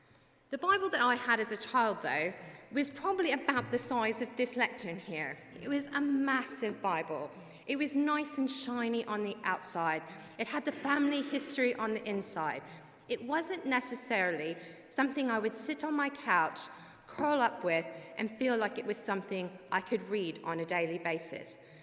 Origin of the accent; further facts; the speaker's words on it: Kentucky, United States; now in United Kingdom; So I'm originally from Kentucky, but I've now lived in England for over 16 years. So I have a bit of a mesh of an accent